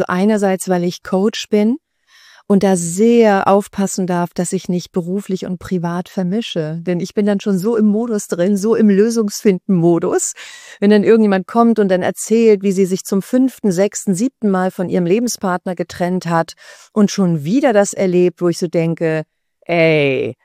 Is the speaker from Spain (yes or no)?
yes; Spain; also born or lived in Germany; aber ich bin auch Spanierin, habe in Deutschland gelebt, das ist ja nicht dasselbe.